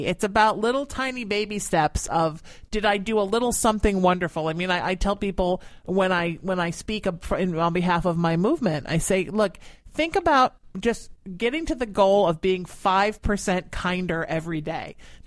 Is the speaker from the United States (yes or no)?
no; Ireland; I'm Irish, so bear with me